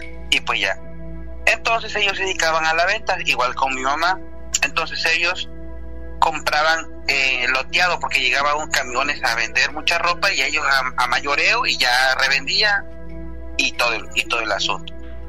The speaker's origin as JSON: {"language": "Spanish", "town": "Macuspana", "region": "Tabasco", "country": "Mexico", "said": "Yo soy del municipio de Macuspana, Tabasco, a 50 minutos de la capital."}